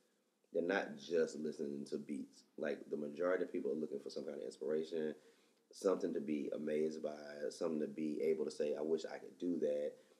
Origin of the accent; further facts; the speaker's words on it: Atlanta, Georgia, United States; that's only because I'm from Atlanta and I'm used to getting my information and, you know, at certain places, in certain situations, from people I trust and believe.